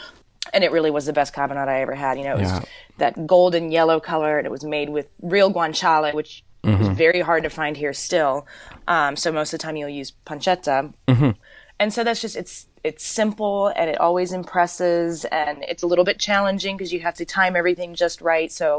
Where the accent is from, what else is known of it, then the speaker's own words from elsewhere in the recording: Florida, United States; also born or lived in South Carolina; because growing up in Florida and South Carolina, for the most part, you know, the grocery stores, they didn't carry pancetta.